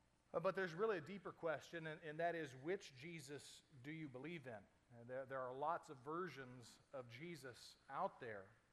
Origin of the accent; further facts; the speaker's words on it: Arizona, United States; Easter lilies don't grow naturally around here, but they do where I grew up in Arizona